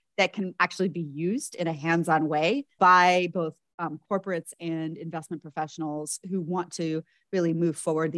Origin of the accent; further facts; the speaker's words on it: New York City, New York, United States; So even though I grew up in New York City, we spent a lot of time hiking and fishing